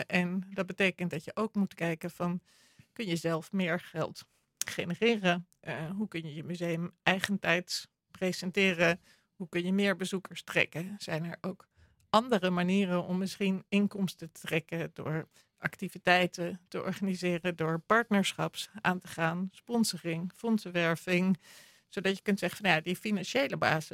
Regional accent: North Holland, Netherlands; now in Apeldoorn, Netherlands; Ik woon nu al heel lang in Apeldoorn, maar ik kom oorspronkelijk uit het Gooi.

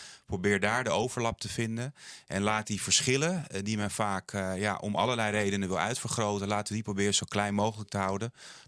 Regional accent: Netherlands; also born or lived in Poland; Ik ben in Polen opgegroeid en in Nederland. In Nederland geboren. Poolse moeder en Nederlandse vader. Dus ik ben in 2 werelden opgegroeid in de tijd van het IJzeren Gordijn.

